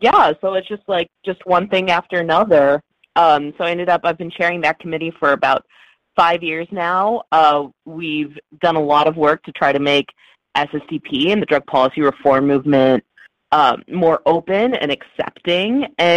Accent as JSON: {"language": "English", "town": "Dallas", "region": "Texas", "country": "United States", "tie": "born or raised there", "said": "And, you know, I grew up in Dallas, Texas, and when I was there, I joined the DFW Normal chapter"}